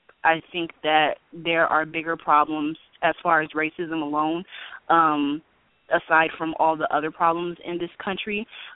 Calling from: Gardena, California, United States; from Gardena, California.

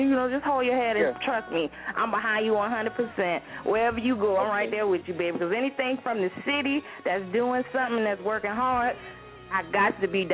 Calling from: Atlanta, Georgia, United States; I'm calling from Atlanta, GA, straight from Track 5, South Carolina.

